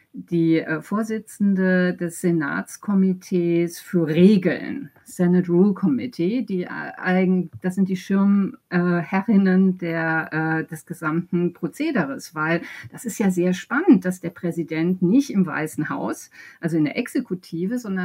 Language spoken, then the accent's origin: German; United States; weil ich kenne das als Amerikanerin immer. Also die deutsche Hälfte von mir sagt immer